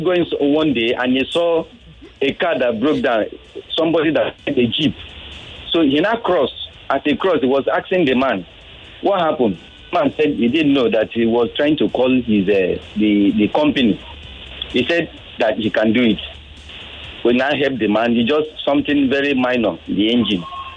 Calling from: Oshodi, Lagos, Nigeria; I'm calling from Oshodi.

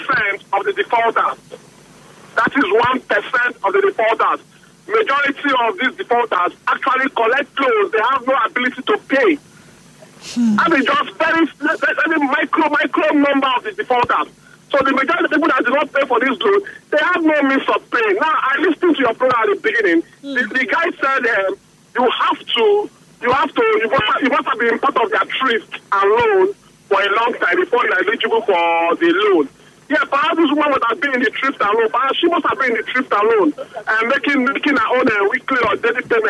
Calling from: Owerri, Imo, Nigeria; I'm calling from Owerri.

